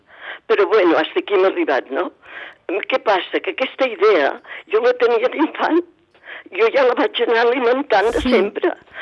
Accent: Sitges, Catalonia, Spain; now in Vilanova i la Geltrú, Spain; el fet que jo visqui a Vilanova, siguent sitgetana de Soc i d'Arrel

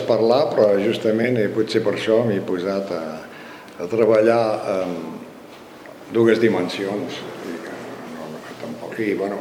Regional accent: Sabadell, Catalonia, Spain; Jo soc de Sabadell

